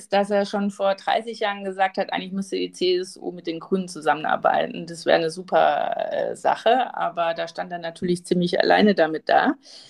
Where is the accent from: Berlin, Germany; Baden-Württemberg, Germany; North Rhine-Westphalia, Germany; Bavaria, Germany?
Bavaria, Germany; Du weißt ja, ich komme aus dem Bayerischen Wald. Und bevor der eiserne Vorhang fiel, also vor der deutschen Wiedervereinigung, da habe ich meine Kindheit verbracht.